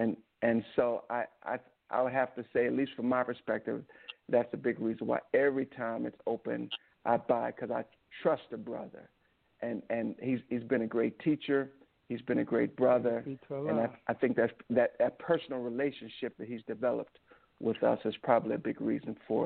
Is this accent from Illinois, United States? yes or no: no; Michigan, United States; I grew up in Michigan where we used to have a grocery chain called Farmer Jack